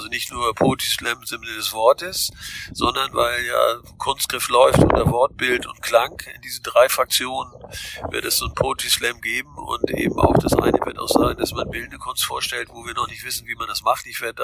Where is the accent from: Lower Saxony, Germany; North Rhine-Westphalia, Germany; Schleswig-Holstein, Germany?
Schleswig-Holstein, Germany; Heide; Weil ich Dithmarscher bin. Ich bin in der Nähe von Heide geboren, in Wetting steht, in Heide aufgewachsen